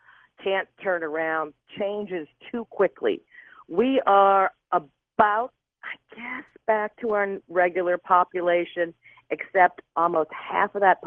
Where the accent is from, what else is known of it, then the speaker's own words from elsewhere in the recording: New Orleans, Louisiana, United States; Fortunately, I grew up in New Orleans, which this stuff is very, very open anyway.